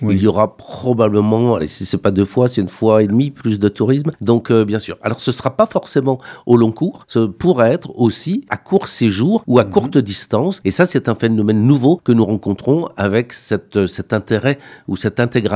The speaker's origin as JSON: {"language": "French", "region": "Grand Est", "country": "France", "tie": "born there", "said": "En fait, je suis né dans le Lorraine"}